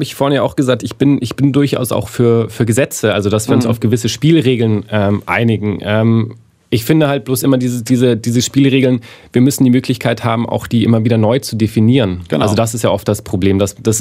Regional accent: Brandenburg, Germany; ich komme ja aus Brandenburg, ich habe diesen Wahnsinn.

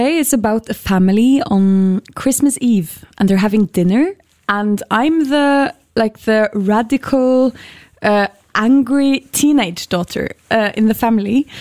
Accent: Oslo, Norway; also born or lived in Berlin, Germany; now in Bergen, Norway; I'm from Oslo, mm-hmm. Yes. And I've been in Berlin for 7 years.

